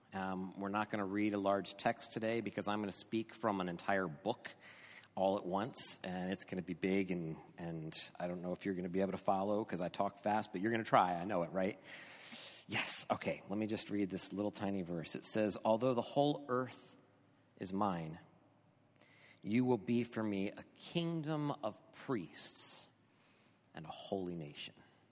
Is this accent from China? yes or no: no; United States; And of course, because I'm an American and a Christian, I have to have guns.